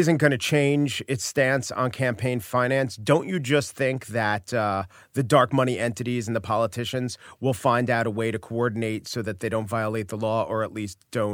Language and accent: English; New York, United States; And by the way, I covered the South Dakota State House extensively, and I'm from New York, and I didn't expect this.